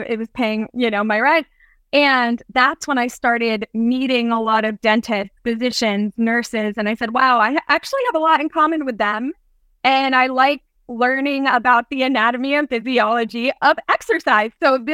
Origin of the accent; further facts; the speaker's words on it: Pennsylvania, United States; I'm originally from the Poconos